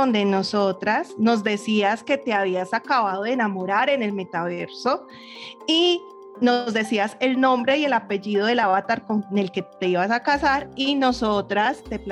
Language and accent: Spanish; Antioquia, Colombia; Lo que pasa es que soy paisa, soy de la parte así de Colombia que negocia, que por acá decimos que vendemos hasta un duende.